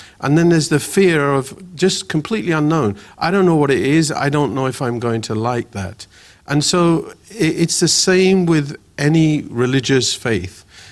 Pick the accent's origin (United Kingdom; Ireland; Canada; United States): United Kingdom; England; accent: English; I grew up in England, and some of you may notice I've actually got an English accent. So in England, I had a nickname.